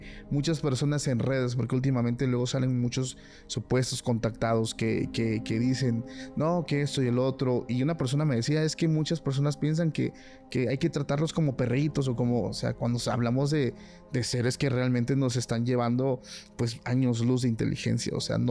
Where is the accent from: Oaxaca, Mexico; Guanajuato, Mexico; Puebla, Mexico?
Oaxaca, Mexico; Hay personas en los pueblos de Oaxaca, yo soy de Oaxaca